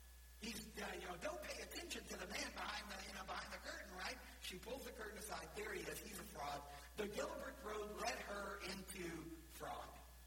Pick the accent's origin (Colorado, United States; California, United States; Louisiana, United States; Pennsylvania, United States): Louisiana, United States; And I grew up in Louisiana, so New York City's always bad, right?